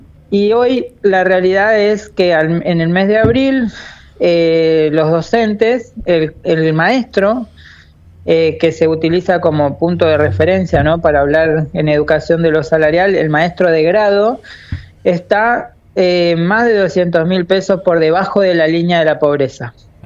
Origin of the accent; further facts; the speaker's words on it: Cinco Saltos, Río Negro, Argentina; secretario adjunto. Yo soy de Cinco Saltos, así que bueno, cerquita ahí de Cipolletti.